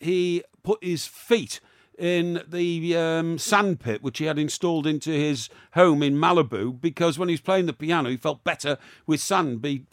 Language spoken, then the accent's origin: English; Chester, North West England, United Kingdom; when I was a kid growing up in Chester, on Saturdays we'd get over to Liverpool, you know, because they had bigger nightclubs and there were more women there.